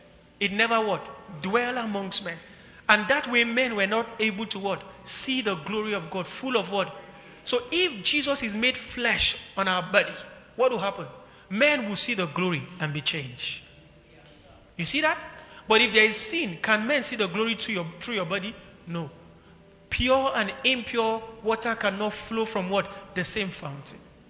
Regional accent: Kaduna, Kaduna State, Nigeria; many years ago, I grew up in Kaduna.

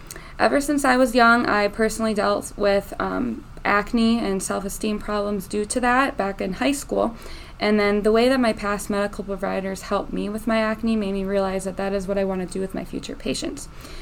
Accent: Royal Oak, Michigan, United States; Well, I am from Michigan, Royal Oak specifically. It's a city about 15 minutes north of Detroit.

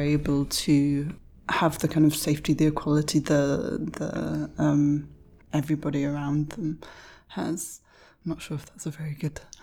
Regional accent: Bristol, South West England, United Kingdom; now in London, United Kingdom; that doesn't mean that I'm not from Bristol and live in London and have worked all over the place. I'm British, I'm European

